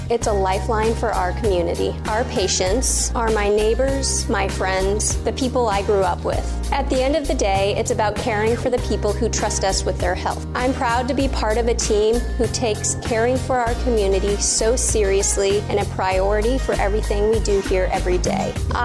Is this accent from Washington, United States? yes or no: yes; White Salmon, Washington, United States; I grew up here in White Salmon. I call this my home.